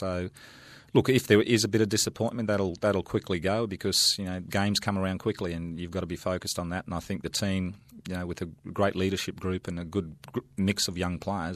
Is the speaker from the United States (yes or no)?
no; Australia; and as an Australian